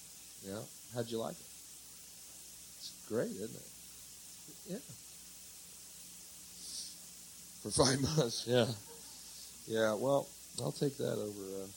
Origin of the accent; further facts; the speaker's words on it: Texas, United States; So what about Texas? That's where I'm from, Texas. Now, I'm not really a Yank. I'm a Texan. That's a totally different thing.